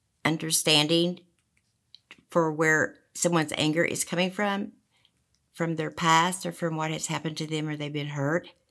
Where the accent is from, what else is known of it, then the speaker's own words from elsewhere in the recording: Midway City, Oklahoma, United States; I grew up in Midway City, Oklahoma. Tinker Air Force Base, just east of Oklahoma City.